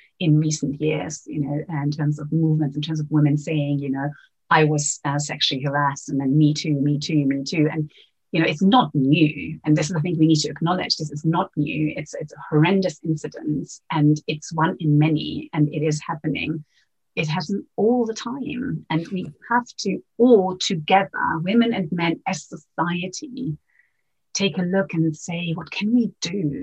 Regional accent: Venezuela; growing up in Venezuela

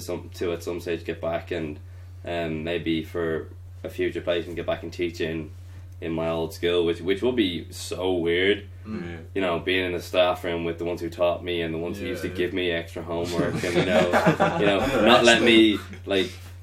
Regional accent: Ireland; I don't know what it is about being Irish, but like, when you go somewhere else, like, people, you stand out so much from everyone else.

